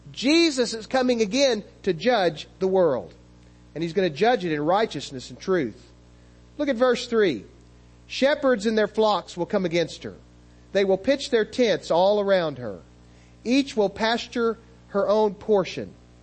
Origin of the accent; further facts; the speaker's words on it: United States; But I'm an American. I live here. This is a land that I love.